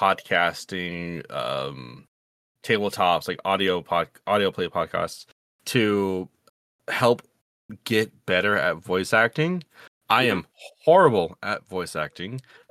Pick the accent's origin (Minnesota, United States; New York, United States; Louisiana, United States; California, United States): Louisiana, United States; New Orleans; accent: Creole; I have this deep voice, I grew up down in New Orleans, sometimes my Creole, like, slips out of me